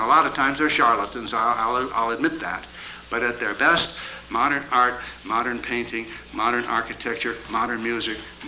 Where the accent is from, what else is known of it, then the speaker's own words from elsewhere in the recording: United States; now in Toronto, Canada; I'm an American living these days in Canada, near Toronto